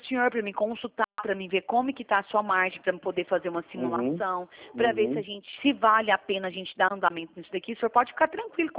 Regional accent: Goiânia, Goiás, Brazil; Eu sou correspondente bancária do Banco Santander e eu sou de Goiânia.

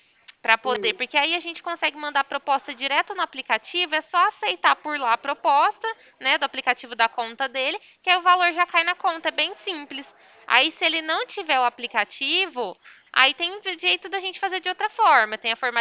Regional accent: Ribeirão Preto, São Paulo, Brazil; Eu sou daqui de Ribeirão Preto, tá?

